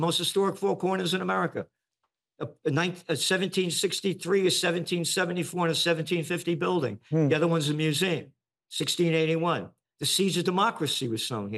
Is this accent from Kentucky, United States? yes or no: no; New York City, New York, United States; born there; I'm only me because I'm a … born in the Bronx, born to be free.